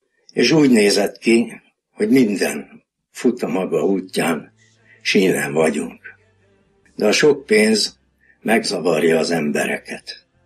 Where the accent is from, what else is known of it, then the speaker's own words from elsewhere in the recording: Budapest, Hungary; born there; 1944-ben születtem Budapesten.